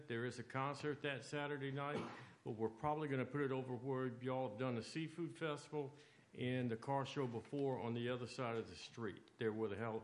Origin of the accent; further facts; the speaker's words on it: Louisiana, United States; And as a kid growing up in Louisiana, go Tigers.